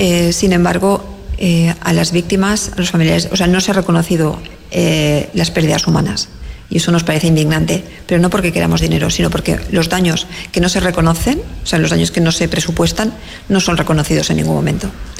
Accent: Valencian Community, Spain; Aquí tenemos poblaciones que están brutalmente edificadas, como es mi pueblo, como son los pueblos de alrededor, Albal, Massanas, Benetús, el Alfafar.

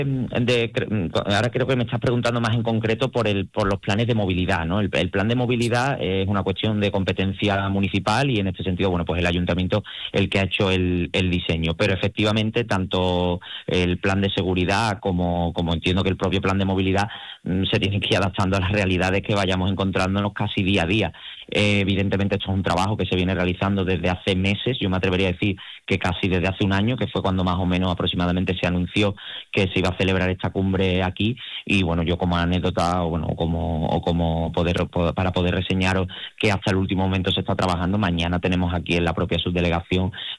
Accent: Seville, Andalusia, Spain; nosotros como sevillanos pues tenemos que sentirnos muy orgullosos de que se desarrolle en nuestra ciudad

